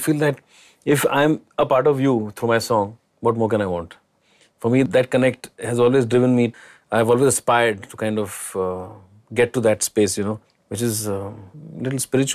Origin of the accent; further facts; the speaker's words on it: Delhi, India; So he got this record player in Delhi. I was born and brought up in Delhi.